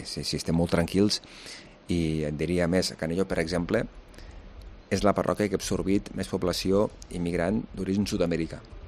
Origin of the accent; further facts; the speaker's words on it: Canillo, Andorra; perquè sóc de Canillo, perquè sóc d'Andorra i perquè som andorrans dels andorrans.